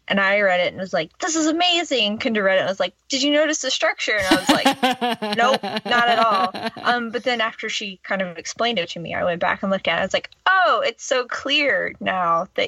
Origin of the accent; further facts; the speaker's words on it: the South, United States; And I grew up in the South, like what's going on here?